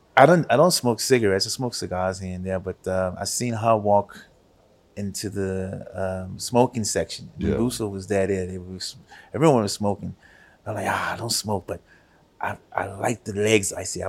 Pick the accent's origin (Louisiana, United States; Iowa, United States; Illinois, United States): Illinois, United States; Chicago; She's like, you sure you're from Chicago? I said, yeah, I'm from Chicago.